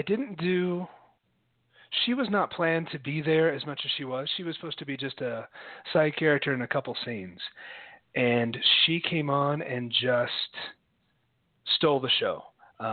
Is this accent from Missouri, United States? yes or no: yes; Missouri, United States; But even growing up in Missouri, when we would drive, we visited Estes Park all the time